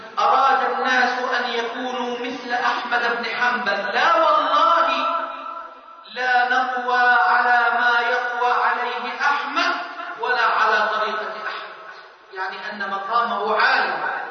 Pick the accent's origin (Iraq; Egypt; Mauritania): Egypt; عندنا في مصر، في مصر هنا